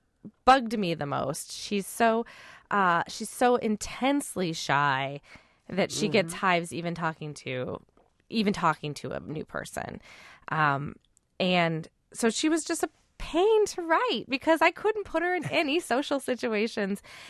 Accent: Iowa, United States; Well, I'm from Iowa

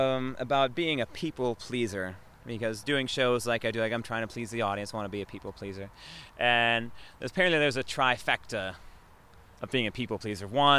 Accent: Midwest, United States; And the other one is being a Midwesterner.

